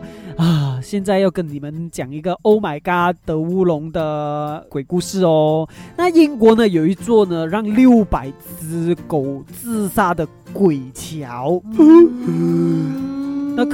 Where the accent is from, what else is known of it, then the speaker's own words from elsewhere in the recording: Malaysia; accent: Malaysian; 这个就是马来西亚的口音啦，马来西亚人说中文的口音。